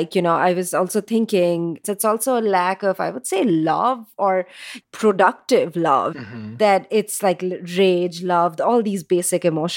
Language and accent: English; India; because I grew up in India